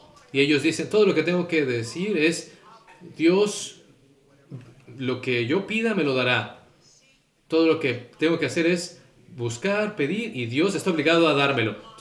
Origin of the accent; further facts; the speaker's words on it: Southern United States, United States; Spanish is a second language; Yo vengo de Estados Unidos del Sur y tenemos una convención allí, lingüística